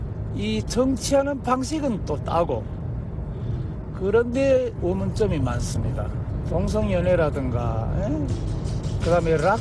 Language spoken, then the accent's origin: Korean; North Korea; born or raised there